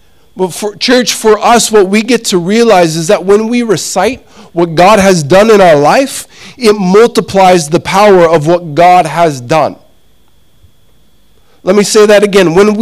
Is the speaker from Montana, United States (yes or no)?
yes; Montana, United States; When I was younger, I grew up in Montana. Montana is mountains, as you can imagine.